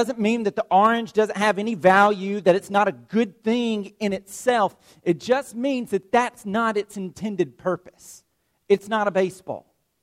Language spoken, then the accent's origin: English; Georgia, United States; When I was a kid growing up in Bartow County, we had one recreational league for the county.